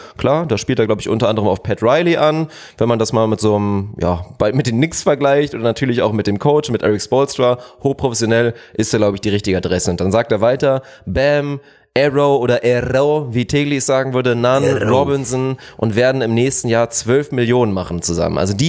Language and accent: German; Lüneburg, Lower Saxony, Germany; Ich bin auch in Lüneburg geboren, hab da lange Fußball gespielt und komme aus der Gegend.